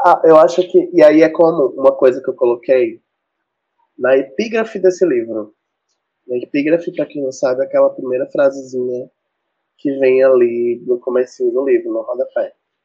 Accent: Pentecoste, Ceará, Brazil; E eu pretendo lançar na minha cidade natal, que é Pentecoste, no dia 25, no dia seguinte.

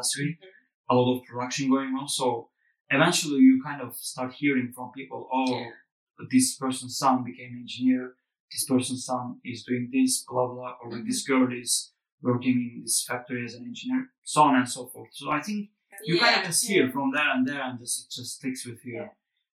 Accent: Istanbul, Turkey; English is a second language; now in Estonia; Because, well, growing up in Istanbul is nice and everything, but it's very tiring at the same time.

